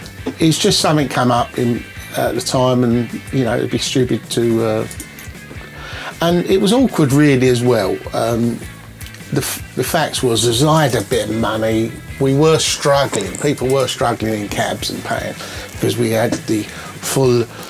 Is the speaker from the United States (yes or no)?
no; Ireland; Not anglais, not English, not English, I'm Irish.